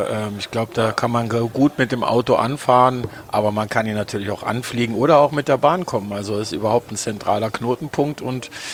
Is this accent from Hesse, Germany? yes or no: no; Trier, Rhineland-Palatinate, Germany; in meiner Heimatstadt Trier.